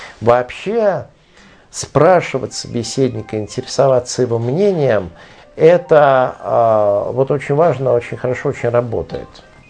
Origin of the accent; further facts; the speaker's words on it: Severomorsk, Murmansk Oblast, Russia; born there; Я помню, как в городе, где я родился, в Североморске